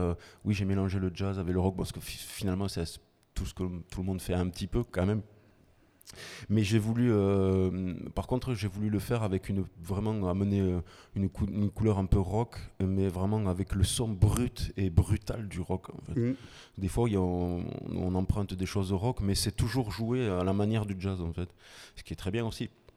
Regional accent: Toulouse, Occitanie, France; now in Ariège, France; Alors moi, là, je suis de Toulouse à la base.

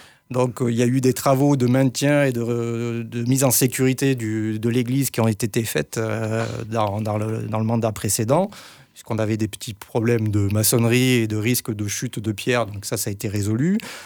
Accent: Provence-Alpes-Côte d'Azur, France; dans une grande ville d'où je viens, sur la Côte d'Azur

